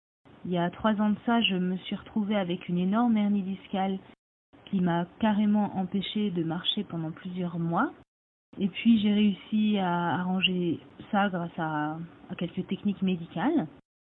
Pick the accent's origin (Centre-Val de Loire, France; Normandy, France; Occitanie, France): Normandy, France; moved away as an adult; j'ai grandi en Normandie